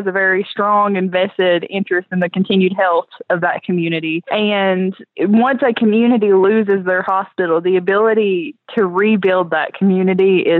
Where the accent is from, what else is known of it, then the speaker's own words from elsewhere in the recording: Kentucky, United States; being Appalachian, you know, we are a cultural minority.